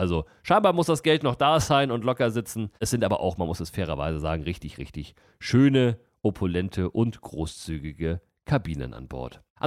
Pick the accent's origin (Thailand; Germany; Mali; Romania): Germany; Kiel, Schleswig-Holstein; so ein bisschen was über meine Heimatstadt erzählen darf, was die Gäste dann eben links und rechts im Hafengebiet in der Kieler Förde dann zu sehen bekommen